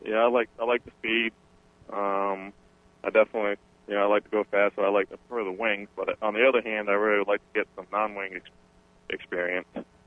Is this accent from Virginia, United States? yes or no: no; Quincy, Massachusetts, United States; Quincy, Mass. is where I was born and raised.